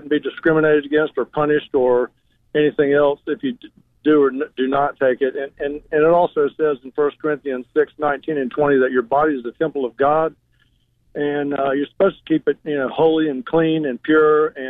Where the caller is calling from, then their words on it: New Bern, North Carolina, United States; New Bern, North Carolina.